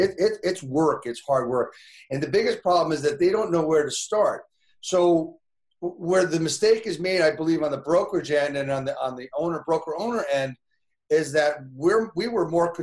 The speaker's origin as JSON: {"language": "English", "region": "New Jersey", "country": "United States", "tie": "born or raised there", "said": "I spent all my life really in New Jersey. Graduated from Rutgers University a number of years ago, and spent all my time really in northern New Jersey"}